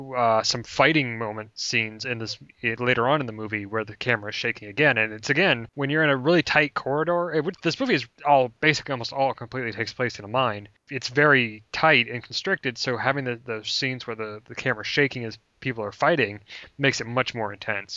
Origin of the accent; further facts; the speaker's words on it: United States; You know, we're American, so we're a little slow on the uptake.